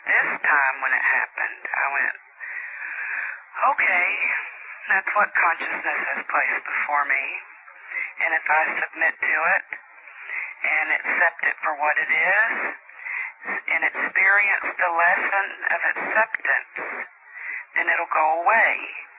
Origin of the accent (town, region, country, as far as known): Alabama, United States